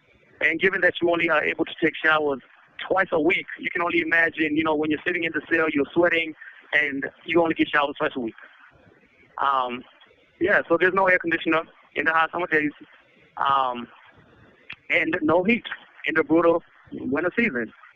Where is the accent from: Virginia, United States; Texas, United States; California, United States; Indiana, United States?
Virginia, United States; majority of that time I've been in solitary confinement in my home state of Virginia.